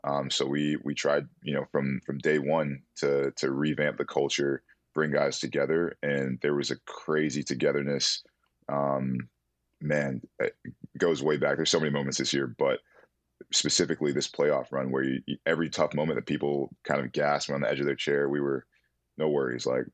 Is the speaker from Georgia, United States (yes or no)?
yes; Atlanta, Georgia, United States; He heard I was from Atlanta and said, yo, like, I got to put on for him right quick.